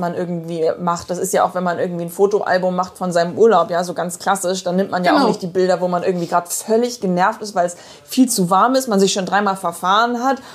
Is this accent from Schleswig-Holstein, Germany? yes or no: no; Bremen, Germany; es gibt dieses Bundesland, es gibt diese beiden Städte, die mein Zuhause sind, wo ich groß geworden bin, wo mein Vater groß geworden ist, wo mein Großvater groß geworden ist.